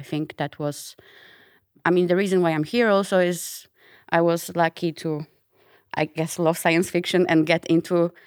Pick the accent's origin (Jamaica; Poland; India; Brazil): Poland; So I'm from Poland. That's where I did my studies in biotechnology and chemistry.